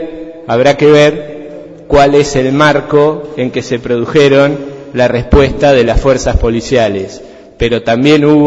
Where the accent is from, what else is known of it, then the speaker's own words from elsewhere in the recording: Tandil, Buenos Aires Province, Argentina; todos somos argentinos, aquí todos somos tandilenses